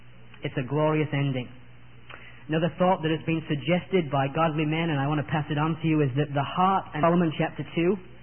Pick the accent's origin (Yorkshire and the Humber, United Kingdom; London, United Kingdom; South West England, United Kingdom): Yorkshire and the Humber, United Kingdom; accent: Yorkshire; I'm not sure that with my Yorkshire accent I'm going to pronounce this correctly